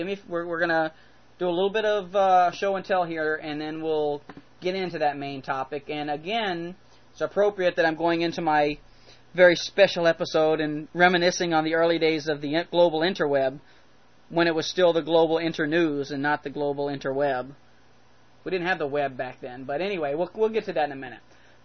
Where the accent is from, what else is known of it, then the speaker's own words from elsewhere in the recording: United States; It's really cool to me, as an American, in the United States of America, who doesn't get out much outside of the country. I've been all over the United States, well, the East Coast of the United States.